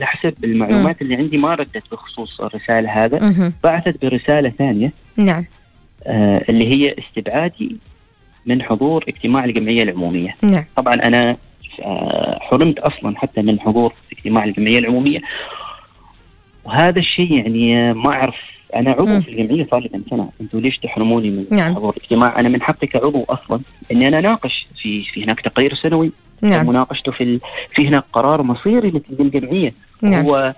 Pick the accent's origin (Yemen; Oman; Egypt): Oman; أنا صحفي عماني